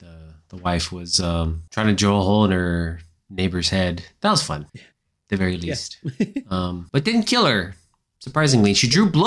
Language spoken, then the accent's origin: English; United States; Maybe this is a cultural thing, you know, like maybe as an American, I assume all media to be very violent and extreme in its nature.